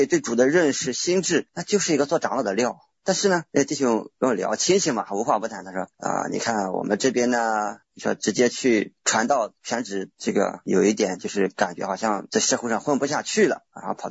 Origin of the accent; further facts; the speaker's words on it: Wenzhou, Zhejiang, China; 我们浙江人真厉害，我们温州人好厉害。